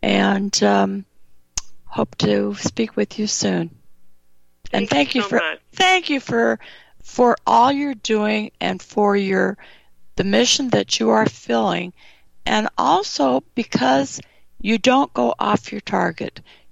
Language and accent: English; California, United States; There were guns. I grew up in California. Everyone had a gun.